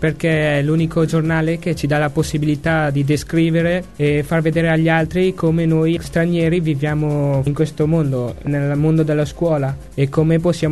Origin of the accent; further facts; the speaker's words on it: Pakistan; ho 18 anni e vengo dal Pakistan.